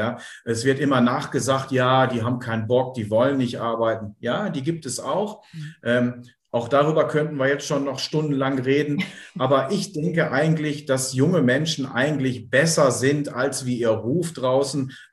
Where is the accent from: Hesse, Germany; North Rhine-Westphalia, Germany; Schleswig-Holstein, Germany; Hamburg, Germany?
North Rhine-Westphalia, Germany; Bielefeld; ich bin halt ein Bielefelder Kind